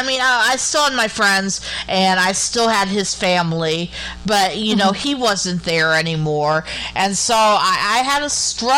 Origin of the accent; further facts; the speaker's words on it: Midwest, United States; I'm still an American girl, a Midwest girl that is very heavily influenced by Egyptian and Arabic culture.